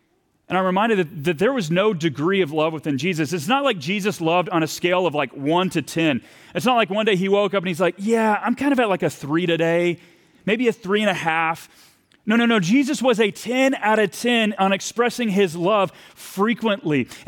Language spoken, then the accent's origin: English; the South, United States; I'm from the South, and so we say, man, Peter, bless your heart.